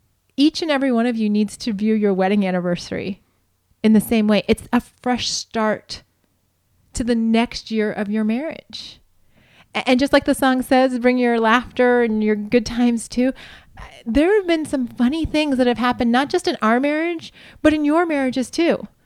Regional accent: Montana, United States; We're from Montana, and yes, sparsely populated, in quotation marks, is very true about this area

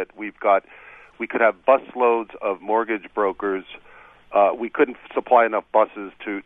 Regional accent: United States; as an American, a single guy here in Bethel, Vermont

